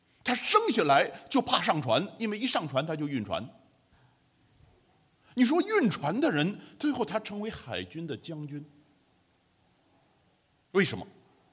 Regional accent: China; 地中海沿岸呢，就跟我们中国人的这个华北地区很像。

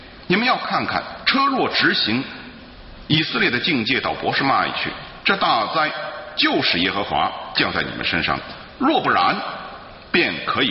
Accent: Beijing, China; 这个我是北京人哈，你听我讲话大概就知道哈。

